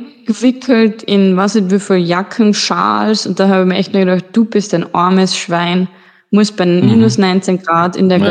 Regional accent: United States; German is a second language; Also als Amerikaner, nein, glaube ich nicht, dass das jetzt in die amerikanischen Nachrichten ist.

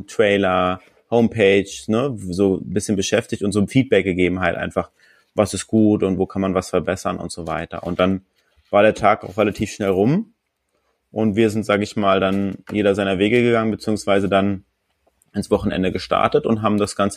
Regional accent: Hamburg, Germany; für uns als Hamburger, auf jeden Fall eine gute Sache, dass es mal in Hamburg war

